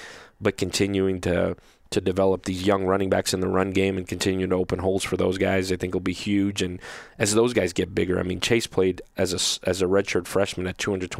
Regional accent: New York, United States; I grew up in New York, so I grew up a Giants fan.

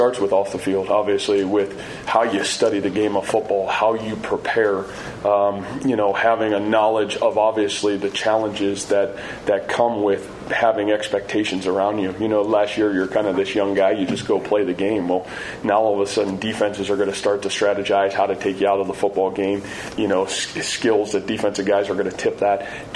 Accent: Massillon, Ohio, United States; Northeast Ohio, Massillon, Ohio, which is kind of in my hometown.

